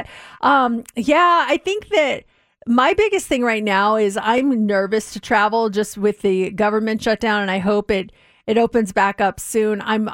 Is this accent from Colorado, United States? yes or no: yes; Denver, Colorado, United States; I was just looking in my hometown of Denver.